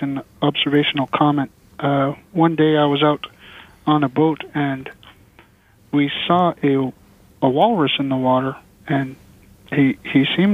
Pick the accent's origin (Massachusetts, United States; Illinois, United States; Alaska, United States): Alaska, United States; Barrow; now in Anchorage, United States; I'm actually here in Anchorage. I'm from Barrow.